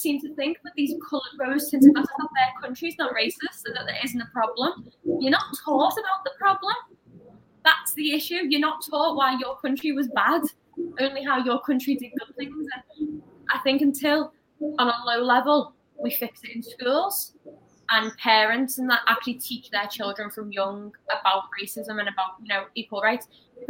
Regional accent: Liverpool, North West England, United Kingdom; I live in Liverpool, I was in school in Liverpool, I was raised here.

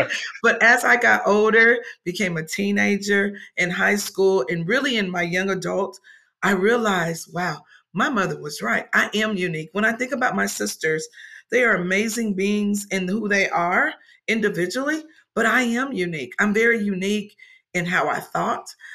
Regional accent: Trotwood, Ohio, United States; now in Houston, United States; Trotwood, Ohio. Trotwood, Ohio.

